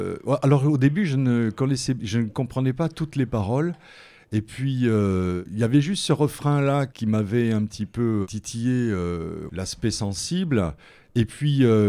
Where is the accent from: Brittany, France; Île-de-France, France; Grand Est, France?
Grand Est, France; now in Saint-Faust, France; Non, je suis lorrain d'origine, oui. De la Moselle, proche de l'Alsace.